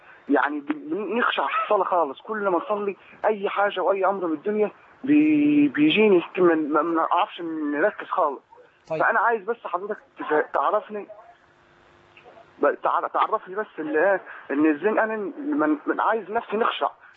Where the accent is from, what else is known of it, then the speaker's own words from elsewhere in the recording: Egypt; now in Libya; أنا مصري وقاعد في ليبيا